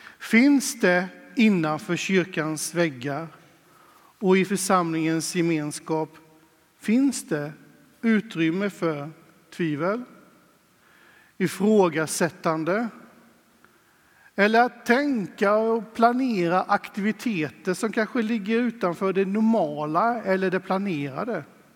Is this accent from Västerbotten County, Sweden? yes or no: no; Åseda, Kronoberg County, Sweden; Vi var ett stort gäng i scout och tonår och ungdomskör där hemma i Åseda i de mörka smålandskogarna.